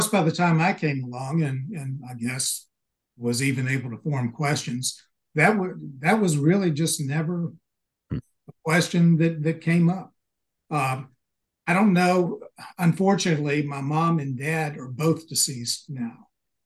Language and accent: English; Mobile, Alabama, United States; Oh yeah, I grew up in Mobile, and in fact didn't leave until I went to college.